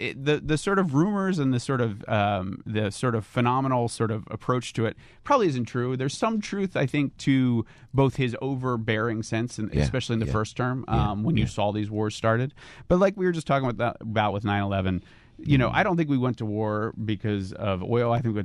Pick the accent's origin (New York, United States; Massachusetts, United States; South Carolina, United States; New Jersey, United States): New Jersey, United States; Brigantine; now in Philadelphia, United States; from South Jersey. I was born in Philly, but down at the shore, Brigantine, New Jersey.